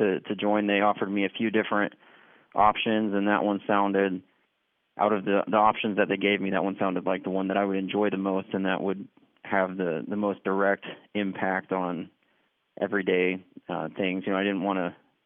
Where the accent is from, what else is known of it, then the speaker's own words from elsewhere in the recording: United States; it created a very emotional response in me as a parent and as an American.